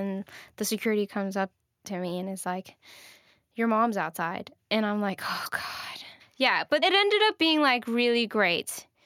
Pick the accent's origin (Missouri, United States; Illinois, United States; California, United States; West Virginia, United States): California, United States; Los Angeles; I make music. I'm from Los Angeles, and I'm a first-generation American. Both of my parents are from Honduras.